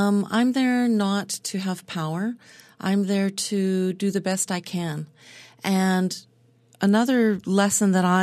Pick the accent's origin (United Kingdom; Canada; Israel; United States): Canada; born there; thank God I was born in Canada